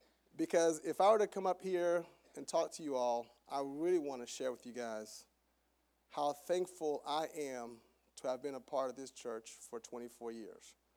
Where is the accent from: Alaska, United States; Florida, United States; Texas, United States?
Florida, United States; Palm Beach; also born or lived in Haiti; So I'm Haitian. I was born in Haiti. My dad, being a very visionary man, brought us here to America with just a better vision and hope for us. Raised up in Palm Beach, came up here in Tallahassee, Florida